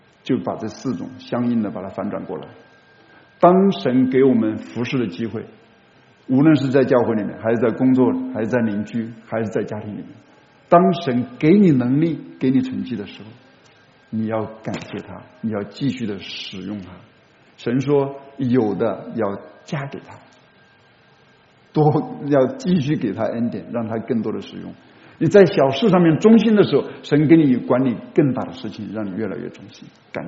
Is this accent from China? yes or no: yes; China; 当这是我们中国人很难体会到的一种骄傲